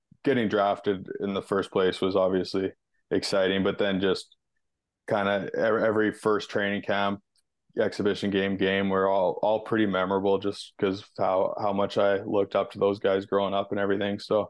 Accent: Brandon, Manitoba, Canada; Yeah, it was awesome.

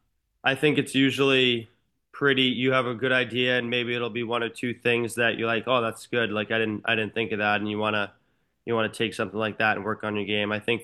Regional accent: Massachusetts, United States; because I grew up in outside of Boston, I went to a Worcester Sharks game.

